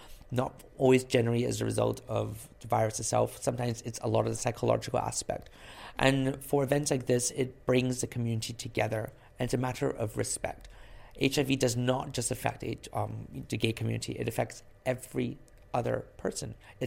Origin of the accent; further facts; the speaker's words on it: Barbados; I grew up in Barbados.